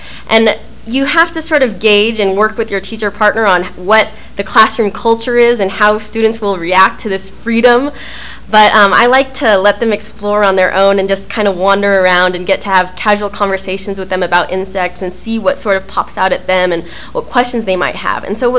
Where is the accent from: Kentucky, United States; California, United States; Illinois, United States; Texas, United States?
California, United States; Oakland; And I grew up in Oakland not knowing about this.